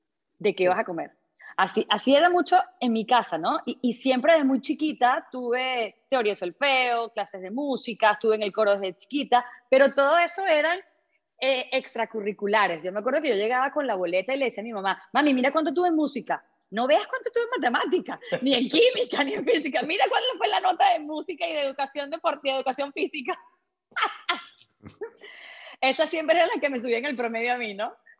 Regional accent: Caracas, Capital District, Venezuela; por lo menos en mi caso que yo vivía en Caracas y me crié en Caracas.

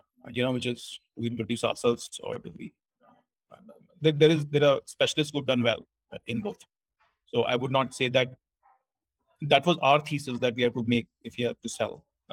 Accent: Meerut, Uttar Pradesh, India; So if you say these three, I didn't move at all. You know, I'm born and brought up in Meerut. My schooling was very stable.

